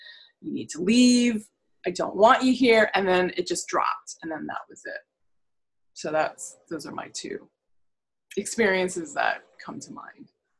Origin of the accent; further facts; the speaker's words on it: Nepal; I'm from Nepal originally, and when I go back to visit my family, my extended family, this only happens there